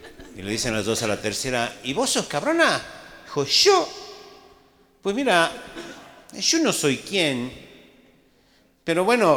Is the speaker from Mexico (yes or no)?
yes; Mexico; los mexicanos somos cogelones